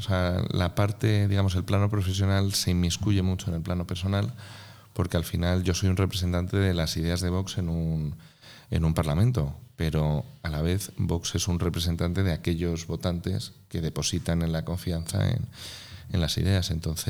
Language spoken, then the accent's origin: Spanish; Spain; Somos españoles, somos hispanos, somos iberoamericanos.